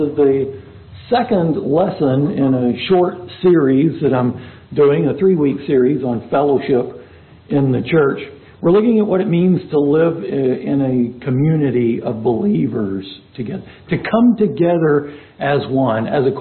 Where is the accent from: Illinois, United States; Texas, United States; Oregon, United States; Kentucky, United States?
Texas, United States; One of my favorite baseball players, growing up in Texas, northern Texas, of course, I watched the Texas Rangers once upon a time